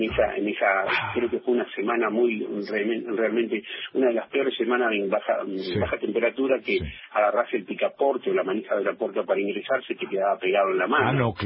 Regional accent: Río Mayo, Chubut, Argentina; nacido y criado en este pueblo, en Río Mayo, y bueno, precisamente es un orgullo volver a mi pueblo. Estudiamos en Comodoro Rivadavia

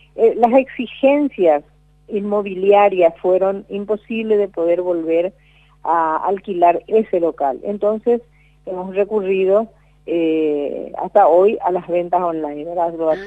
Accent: Paraguay; Entonces somos muchos los paraguayos que debemos mucho a la Argentina

